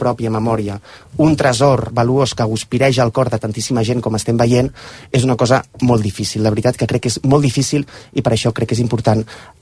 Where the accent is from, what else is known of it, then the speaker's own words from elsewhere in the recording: Tarragona, Catalonia, Spain; perquè jo soc de Tarragona